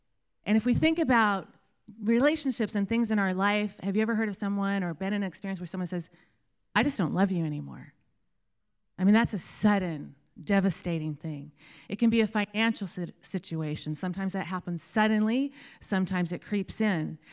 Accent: Texas, United States; But I was from the United States of Texas, so I didn't need to know.

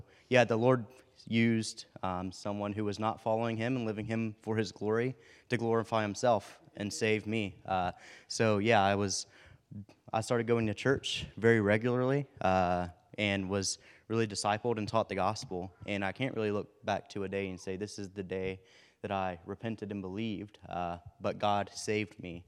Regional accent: Mississippi, United States; I'm 24 years old. I grew up in Mississippi. I'm in a really small town, even smaller than this, about 100 people.

